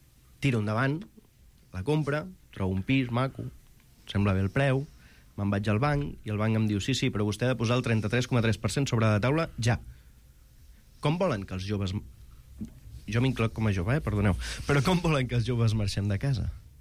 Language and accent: Catalan; Barcelona, Catalonia, Spain; Jo sóc ciutadà de Barcelona. Jo estic buscant pis des del setembre.